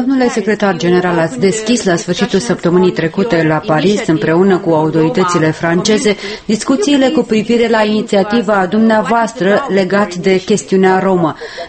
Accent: Romania; Ca româncă vă pot spune

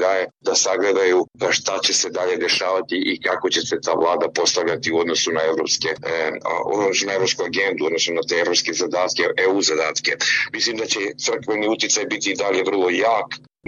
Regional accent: Montenegro; prije svega na sjeveru Crne Gore, odakle sam ja

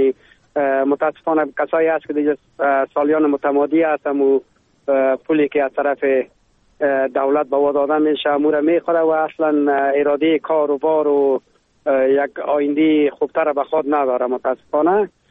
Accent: Afghanistan; now in Germany

